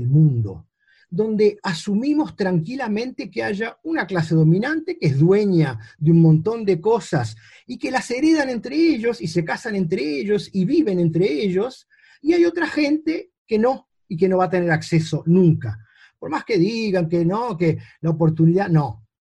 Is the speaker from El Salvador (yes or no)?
no; Uruguay; como un uruguayo que tiene un pie afuera